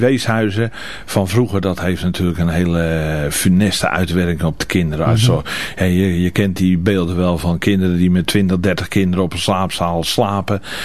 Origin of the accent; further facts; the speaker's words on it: Capelle-West, South Holland, Netherlands; En ik heb tot november 2008, meer dan 52 jaar, heb ik in Capelle-West gewoond. En ik ben de hele wereld uitgevlogen, maar mijn woonplaats is altijd in een straal van 100 meter geweest eigenlijk.